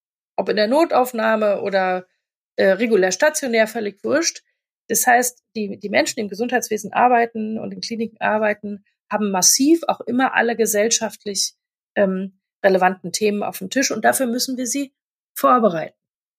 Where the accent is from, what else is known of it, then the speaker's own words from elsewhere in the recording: Berlin, Germany; ich komme ja aus Berlin, das ist ja nicht nur in Berlin so